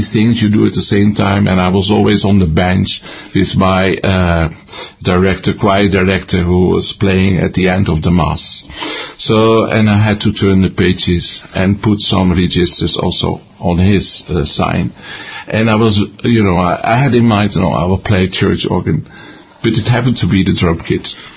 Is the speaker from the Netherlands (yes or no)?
yes; Rotterdam, South Holland, Netherlands; So in this Roman Catholic family, I grew up in Rotterdam. So I got to Roman Catholic school.